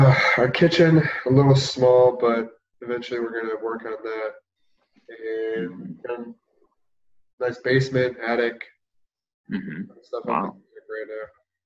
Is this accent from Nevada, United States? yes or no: yes; Las Vegas, Nevada, United States; Yep. I'm still surprised now that the Raiders are moving to my hometown.